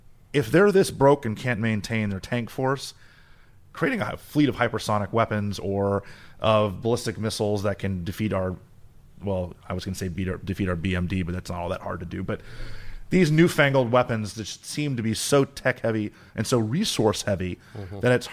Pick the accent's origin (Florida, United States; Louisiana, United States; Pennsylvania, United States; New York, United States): Florida, United States; I'm from South Florida